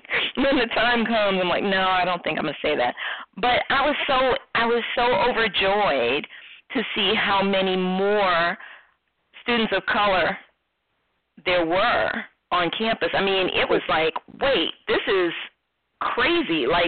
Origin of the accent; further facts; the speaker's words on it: New Orleans, Louisiana, United States; now in Atlanta, United States; so when I moved to Atlanta some years ago, I seriously considered going to Savannah, because I'm from New Orleans, and Savannah reminds me of New Orleans, except it's much cleaner.